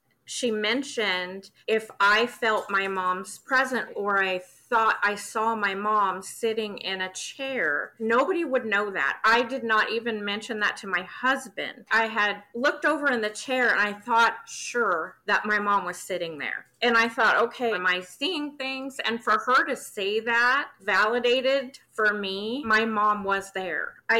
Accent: Wichita, Kansas, United States; I'm from Wichita, Kansas.

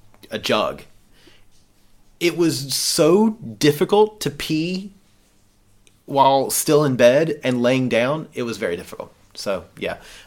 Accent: the South, United States; like, I grew up in the South. I don't want to relive my childhood.

